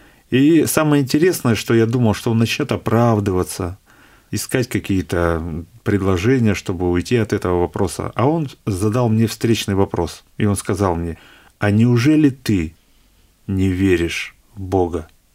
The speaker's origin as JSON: {"language": "Russian", "town": "Kurgan", "region": "Kurgan Oblast", "country": "Russia", "said": "Но еще сам я из Кургана, в Кургане еще я числюсь, вот."}